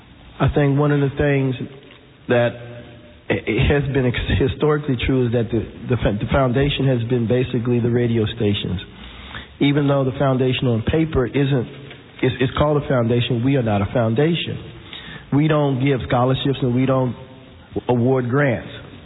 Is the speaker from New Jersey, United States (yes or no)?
no; Washington, District of Columbia, United States; from Washington, D.C.